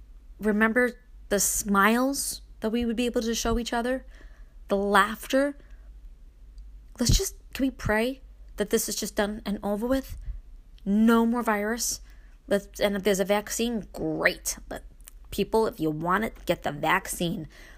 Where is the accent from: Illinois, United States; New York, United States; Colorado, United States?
New York, United States; Brooklyn; If you've ever wondered what it would be like for a girl or a boy even growing up in Brooklyn, my book can help you with that.